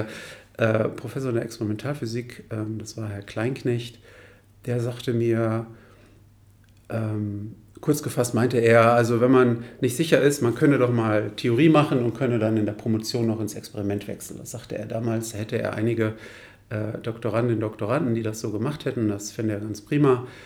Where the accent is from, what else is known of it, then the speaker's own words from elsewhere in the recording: Wiesbaden, Hesse, Germany; Ja, ich bin in Wiesbaden aufgewachsen, dann in Mainz studiert.